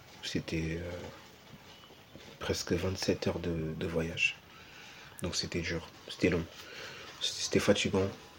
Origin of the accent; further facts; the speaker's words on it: Portugal; j'ai 26 ans et je viens du Portugal.